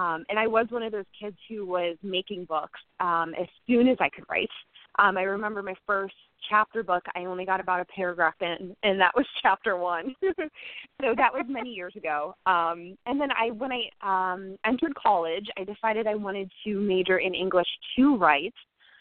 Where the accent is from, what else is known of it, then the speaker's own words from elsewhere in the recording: Ohio, United States; I've been twice, but I am from Ohio. So I am just the northeast of the United States.